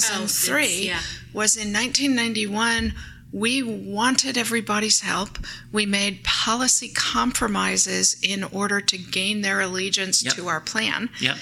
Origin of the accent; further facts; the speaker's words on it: Sonoma, California, United States; Because in my talks with my dad's Rotary Club and my mom's afternoon salon in my hometown of Sonoma, California